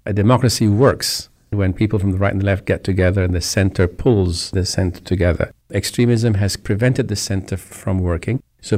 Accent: England, United Kingdom; The old proverb, which I grew up with in England

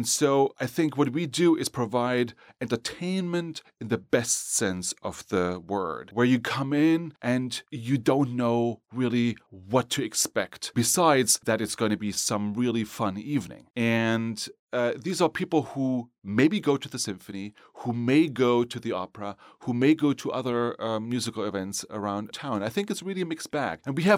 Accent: Germany; now in Cincinnati, United States; It reminds me actually of my hometown. It reminds me of Germany, and it astonishes me.

